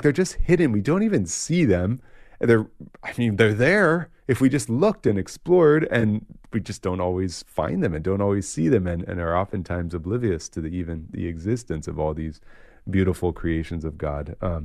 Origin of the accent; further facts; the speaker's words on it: California, United States; I grew up near Yosemite